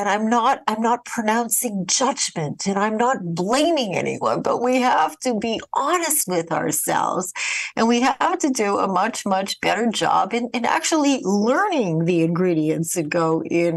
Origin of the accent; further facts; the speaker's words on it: Winnipeg, Manitoba, Canada; When I think about when I grew up in Winnipeg, Canada, granted it was a few years ago